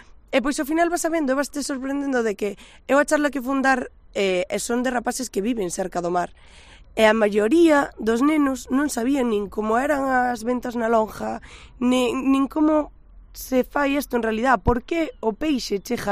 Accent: Muros, Galicia, Spain; son de Muros, e nacín o 14 de agosto de 2000, teño 23 anos.

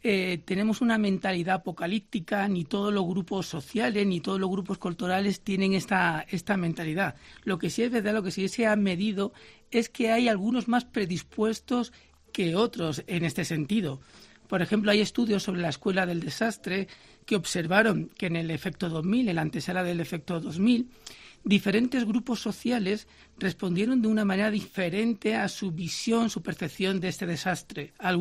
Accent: Vélez-Málaga, Andalusia, Spain; que yo soy de Vélez Málaga.

